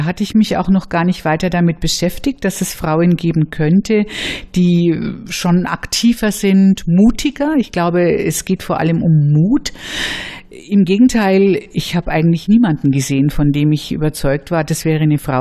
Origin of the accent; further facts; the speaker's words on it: Nuremberg, Bavaria, Germany; an einem Mädchengymnasium groß geworden in Nürnberg